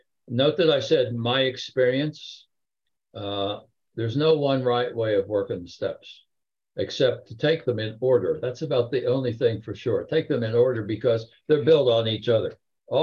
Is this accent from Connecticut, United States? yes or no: yes; Connecticut, United States; As you see, I'm from Connecticut.